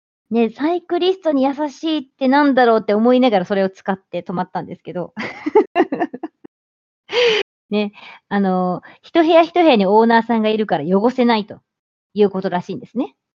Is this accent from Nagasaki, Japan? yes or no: yes; Tsushima, Nagasaki, Japan; 私は対馬出身。